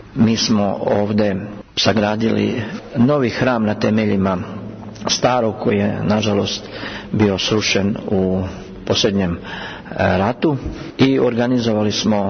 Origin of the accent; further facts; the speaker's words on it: Tenja, Osijek-Baranja County, Croatia; ja sam rođen u Osijeku 69. godine. Odrastao sam u tom jednom pitomom selu, jednom velikom selu Tenja, i uzrastao sam u povorti crkve Svetoga Nikole